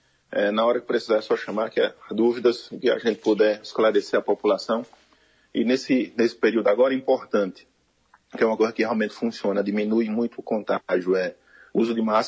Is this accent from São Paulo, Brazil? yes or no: no; Juazeiro do Norte, Ceará, Brazil; atender a região do Araripe, Sertão Central, aqui nosso Caririzinho, que eu sou de Juazeiro